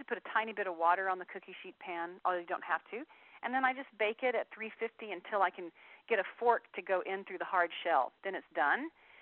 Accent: Texas, United States; I'm a Texan, so I like a lot of cumin.

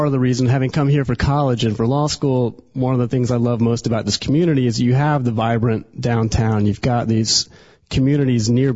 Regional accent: Fairfax, Virginia, United States; Well, I grew up in Fairfax in Northern Virginia, and growing up as a kid, we had just acres and acres of woods behind our house

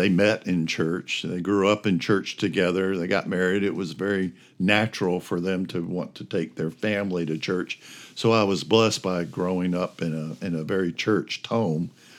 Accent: Norfolk, Virginia, United States; I grew up in Norfolk, Virginia.

